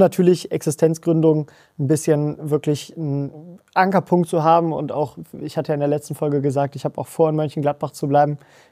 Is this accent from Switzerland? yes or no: no; Netherlands; German is a second language; Und als Holländer bauen wir halt ganz gerne.